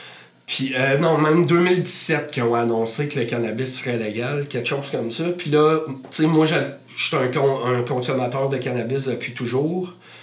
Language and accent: French; Quebec, Canada; j'ai décidé de déménager à Québec pour faire des études. Je viens de la Beauce.